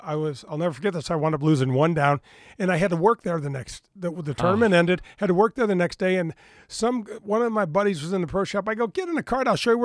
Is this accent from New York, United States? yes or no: no; Missouri, United States; I mean, Danny, I grew up in North County. I grew up in, and so I know all these areas.